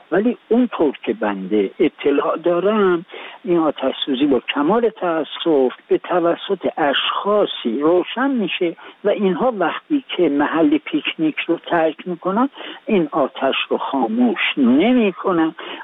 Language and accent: Persian; Iran; به عنوان یک ایرانی علاقمند به محیط زیست کشورم